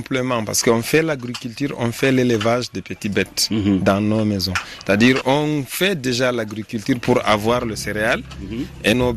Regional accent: Maroua, Far North, Cameroon; Chez nous, dans le Grand Nord, dans l'extrême nord du Cameroun

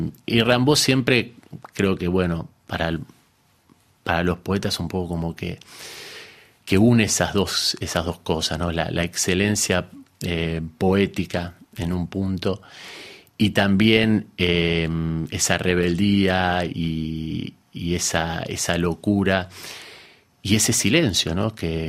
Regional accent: Argentina; moved away as an adult; participado en algunas antologías poéticas allá en mi país, en Argentina, pero tenía desde unos años antes la idea de que cuando pudiese iba a partir

